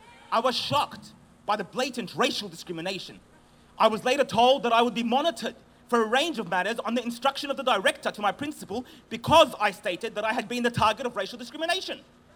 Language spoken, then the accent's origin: English; Australia; I am an Australian Palestinian man who wears a keffiyeh as it brings me comfort at this time.